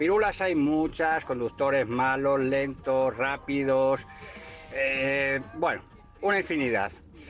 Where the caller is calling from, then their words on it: Madrid, Community of Madrid, Spain; de Madrid.